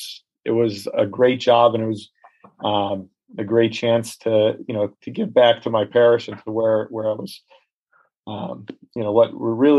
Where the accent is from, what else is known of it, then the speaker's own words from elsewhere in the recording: Chicago, Illinois, United States; I grew up in Chicago during the Michael Jordan era.